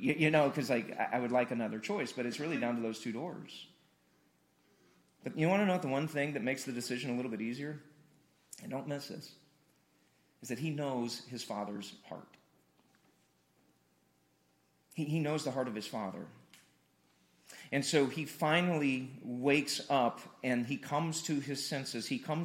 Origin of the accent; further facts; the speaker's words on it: Carthage, Missouri, United States; and I couldn't take it in my hometown of Carthage, Missouri.